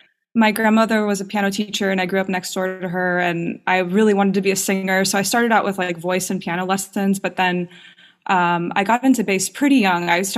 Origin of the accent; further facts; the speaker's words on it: Hawaii, United States; So again, I grew up in Hawaii, so the scene there was pretty small for music